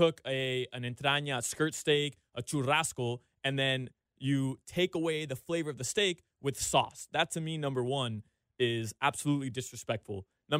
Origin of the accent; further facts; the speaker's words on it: Uruguay; now in United States; I'm from Uruguay and South America.